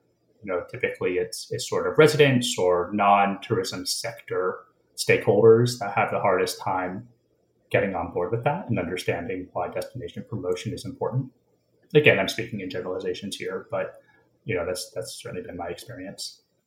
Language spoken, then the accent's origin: English; Portland, Maine, United States; now in Washington, United States; Yeah, I grew up a little bit outside Portland, Maine. So I'm from the East Coast. I spent my whole life on the East Coast. Yeah, I grew up in a small town in Maine and been here in DC for, 15 years or so?